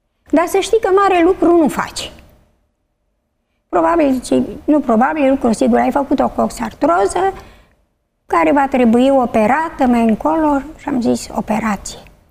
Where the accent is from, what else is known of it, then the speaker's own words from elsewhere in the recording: Suceava, Suceava County, Romania; moved away as an adult; now in Bucharest, Romania; acum 24-25 de ani ne-am mutat de la Suceava, ne-am mutat în București.